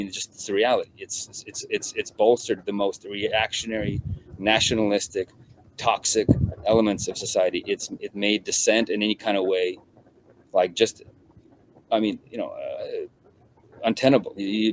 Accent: United States; because I'm Russian, and you know, and I grew up in America, and you know, my half of my family is Russian.

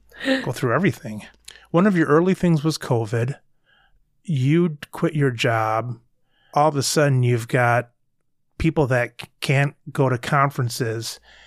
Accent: Grand Rapids, Michigan, United States; My dad always said, because we're from Grand Rapids, Michigan

